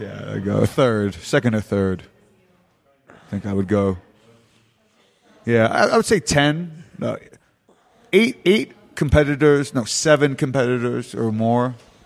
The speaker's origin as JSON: {"language": "English", "region": "Arizona", "country": "United States", "said": "And then I don't even know what that is. I'm from Arizona. I don't even know what that is."}